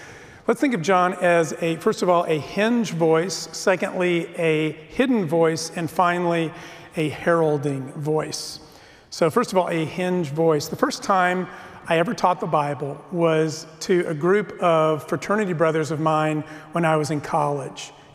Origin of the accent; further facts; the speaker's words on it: El Paso, Texas, United States; I grew up in El Paso in the desert